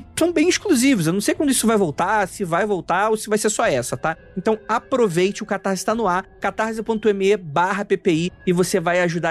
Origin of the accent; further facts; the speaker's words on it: Rio de Janeiro, Brazil; Como bom carioca, eu gosto do crime